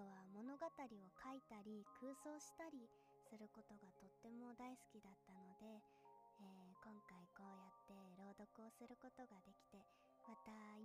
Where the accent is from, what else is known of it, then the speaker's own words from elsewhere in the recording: Tokyo, Japan; also born or lived in Iwate; 出身地は東京です。幼い頃少しの間だけ岩手県に住んでいたこともあります。それ以外は基本的に都心で育ったので、